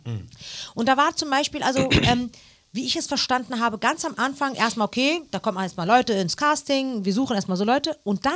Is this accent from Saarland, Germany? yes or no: no; Berlin, Germany; ich komme aus Berlin